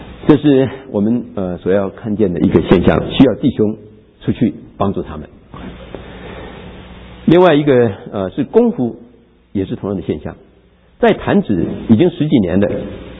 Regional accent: Erlin, Changhua County, Taiwan; 在台湾我们回去的时候刚好碰上我们家乡我们家乡的二林

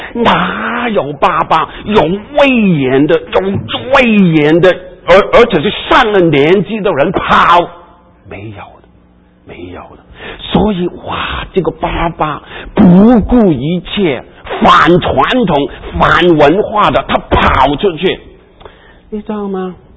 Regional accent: China; 因为我们都是中国人

